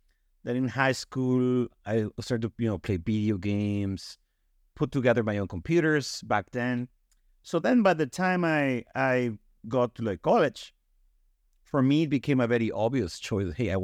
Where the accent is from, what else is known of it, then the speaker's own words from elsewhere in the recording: Mexico; now in Oakland, United States; currently live in the San Francisco Bay Area in Oakland, for those of you familiar with the area, but I'm not from here. I was born in Mexico. I grew up there all the way to school.